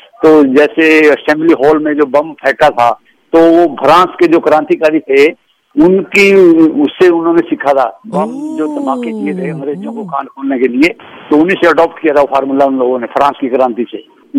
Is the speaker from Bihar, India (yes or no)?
no; Kaithal, Haryana, India; मेरे गांव में, मेरे एक शहर पड़ता कैथल